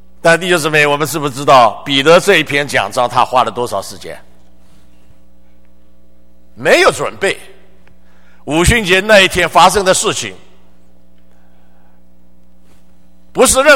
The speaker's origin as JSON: {"language": "Chinese", "region": "Shanghai", "country": "China", "said": "我们上海人就讲上海话啊，我一讲上海话了啊"}